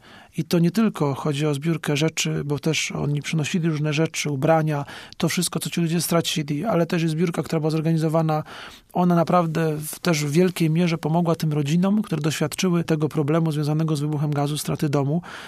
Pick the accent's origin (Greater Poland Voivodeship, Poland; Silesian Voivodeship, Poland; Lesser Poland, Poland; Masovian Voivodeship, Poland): Greater Poland Voivodeship, Poland; Poznań; pochodzę z Poznania